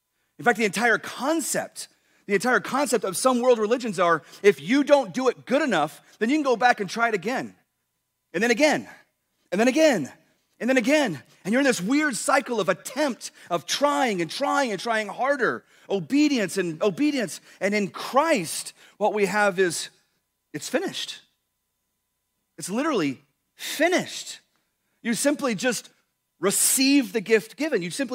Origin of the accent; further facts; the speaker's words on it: Texas, United States; Now listen, I was born and raised in Texas, and I think it's fantastic, but it's not enough.